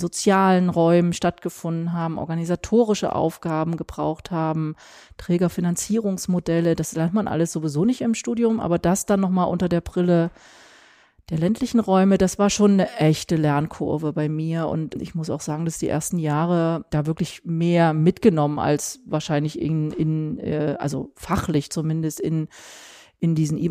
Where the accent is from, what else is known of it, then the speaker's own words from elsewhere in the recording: Gera, Thuringia, Germany; born there; ich bin in Gera geboren. Das ist eine Stadt, die war mal 135.000 Einwohnende groß, hatte eine starke Druckindustrie, also eine Modedruckindustrie.